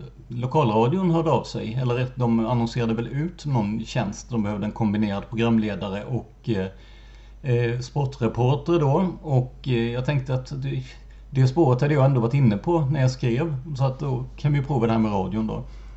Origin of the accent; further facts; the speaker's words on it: Rödeby, Blekinge, Sweden; Så att tyvärr är väl det som min hemort Rödeby är, har blivit känd och känd för